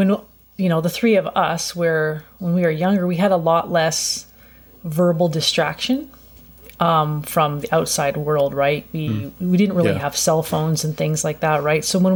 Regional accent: Los Angeles, California, United States; Maybe it's because I'm from Los Angeles and you kind of get more of that kind of exposure, right?

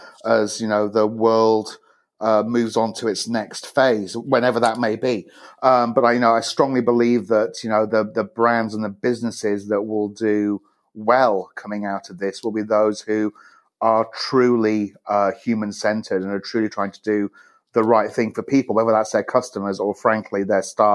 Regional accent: Yorkshire and the Humber, United Kingdom; probably annoyed every single neighbour in the small town I grew up in outside York.

